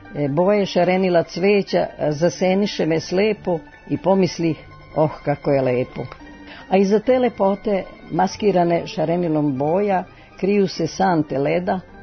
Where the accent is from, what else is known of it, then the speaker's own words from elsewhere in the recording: Vršac, Vojvodina, Serbia; ja sam iz Vršca